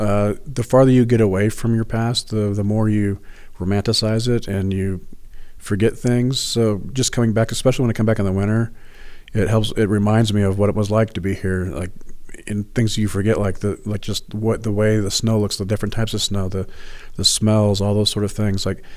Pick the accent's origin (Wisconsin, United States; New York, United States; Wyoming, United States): Wyoming, United States; Well, a lot of that comes from, you know, growing up in Wyoming.